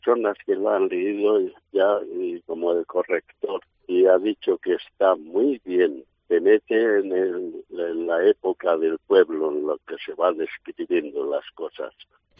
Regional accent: Madrid, Community of Madrid, Spain; Yo nací en Madrid, estudié y trabajé en Madrid, aunque venía aquí todos los veranos, después ya fines de semana y temporadas.

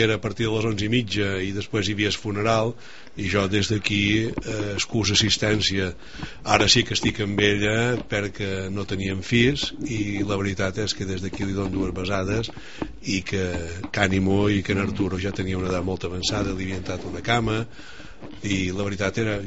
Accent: Balearic Islands, Spain; que som de Menorca, sa roqueta.

